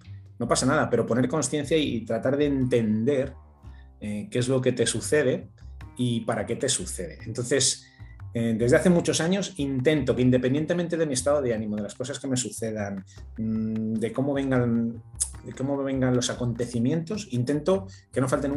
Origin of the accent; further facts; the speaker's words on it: Madrid, Community of Madrid, Spain; born there; vivo en Madrid y nací en Madrid.